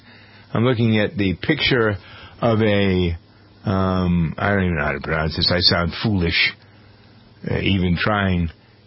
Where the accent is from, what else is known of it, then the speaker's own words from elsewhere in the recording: Framingham, Massachusetts, United States; the story surrounds a man who is from my hometown of Framingham